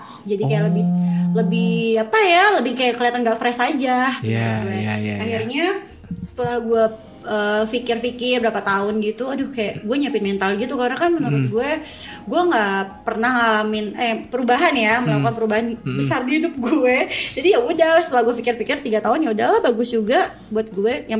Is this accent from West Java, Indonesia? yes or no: yes; Bogor, West Java, Indonesia; also born or lived in Jakarta; Aku asli Bogor.